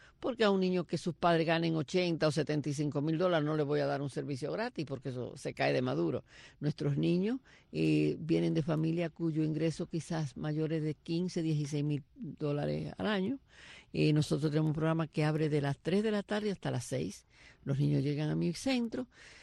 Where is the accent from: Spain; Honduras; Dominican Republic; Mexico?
Dominican Republic; lo que somos los dominicanos, que nada más no somos merengue y pelota, somos mucho más.